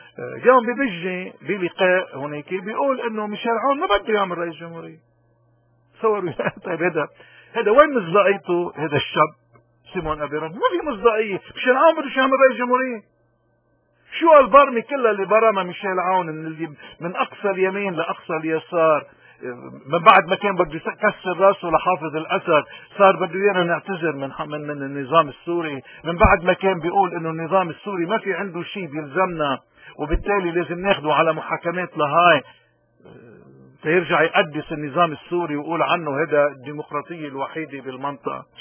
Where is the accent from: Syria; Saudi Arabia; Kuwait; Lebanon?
Lebanon; اذا احنا اليوم كلبنانيين هذا خيارنا